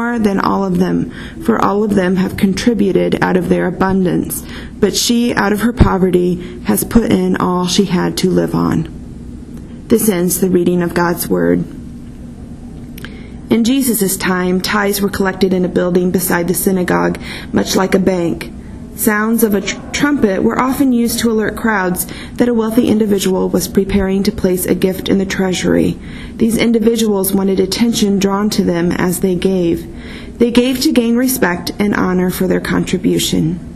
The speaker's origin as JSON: {"language": "English", "town": "Indianapolis", "region": "Indiana", "country": "United States", "tie": "born or raised there", "said": "I'm a Midler student, and my hometown is Indianapolis, Indiana."}